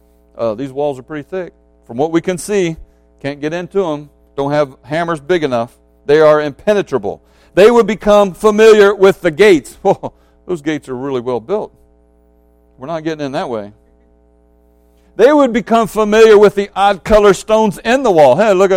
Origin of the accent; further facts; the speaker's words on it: the South, United States; We're all from the South, so we should know.